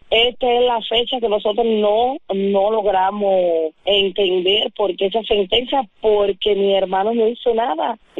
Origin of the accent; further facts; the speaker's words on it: Cuba; reclamar un derecho como ciudadanos cubanos, como estamos